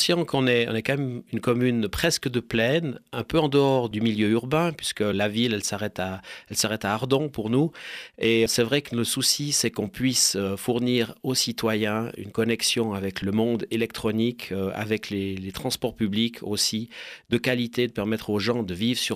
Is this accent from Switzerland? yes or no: yes; Chamoson, Valais, Switzerland; moved away as an adult; Je suis originaire du village. Bon, j'ai eu la chance à 18 ans de quitter le village pendant une quinzaine d'années pour rouler ma bosse en dehors du Valais, à l'étranger. Mais c'est vrai que je suis retourné en Valais il y a une douzaine d'années.